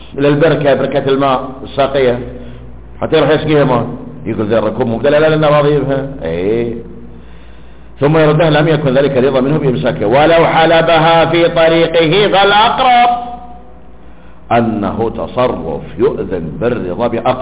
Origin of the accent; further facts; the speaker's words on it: Al-Ahsa, Eastern Province, Saudi Arabia; كما هو معروف سابقا عندنا في الاحساء كان متوفر وموجود